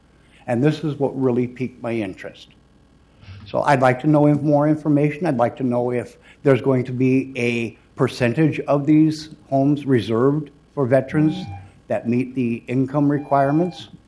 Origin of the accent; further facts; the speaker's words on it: San Diego, California, United States; I'd like to say one more thing. I'm from San Diego, California